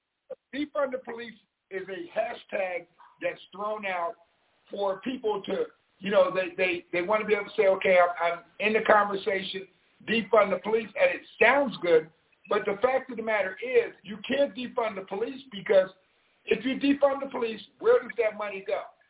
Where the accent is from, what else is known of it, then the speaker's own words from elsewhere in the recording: Harrisburg, Pennsylvania, United States; I recently posted an article that Harrisburg, Pennsylvania, where my hometown